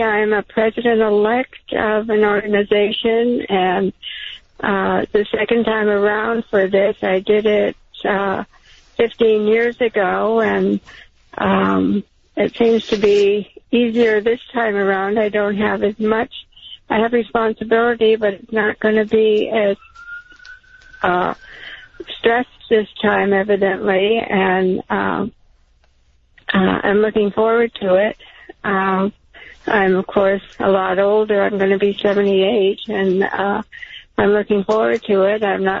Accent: Edmonton, Alberta, Canada; born there; And I was born in Edmonton, Alberta at 11:40 in the morning.

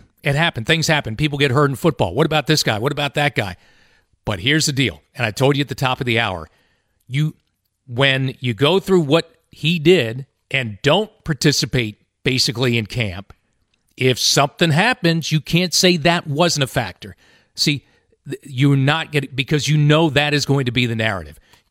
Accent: Dublin, Leinster, Ireland; I'm from Dublin.

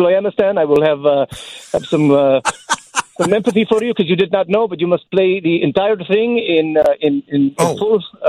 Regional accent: Hinsdale, Illinois, United States; being from Chicago, one of the greatest cities in the world, after Dublandia, of course. I was born in DuPage County in Hinsdale, and I lived in Downers Grove and also Bolingbrook and Clarendon Hills

